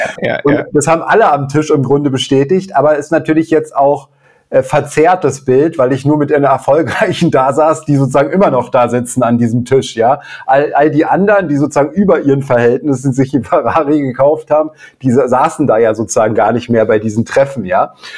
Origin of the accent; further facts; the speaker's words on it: Berlin, Germany; Ich komme aus Berlin.